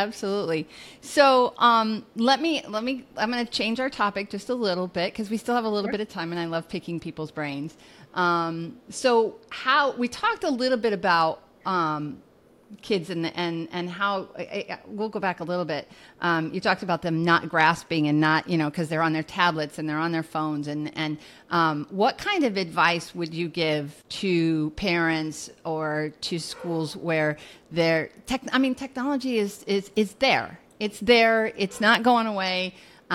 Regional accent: Nebraska, United States; where I grew up in Nebraska, it would have been in the car

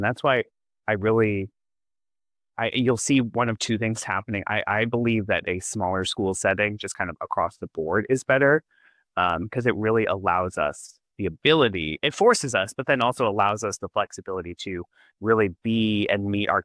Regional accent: Missouri, United States; I'm from the Midwest, I'm from Missouri originally

